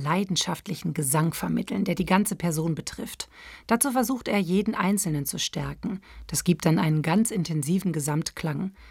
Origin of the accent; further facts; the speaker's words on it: Langenberg, Germany; Ich komme aus Langenberg und mich hat der Gospel auch gepackt.